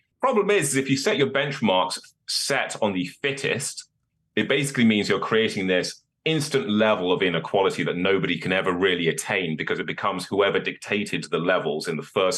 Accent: Birmingham, West Midlands, United Kingdom; I was born in Birmingham. I grew up in a council estate in a really rough part of Birmingham.

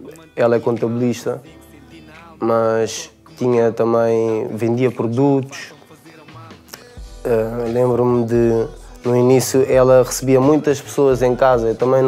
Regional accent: Martins, Portugal; Nasci e cresci em Martins. Eu não sei como é crescer noutro sítio, mas adorei crescer em Martins

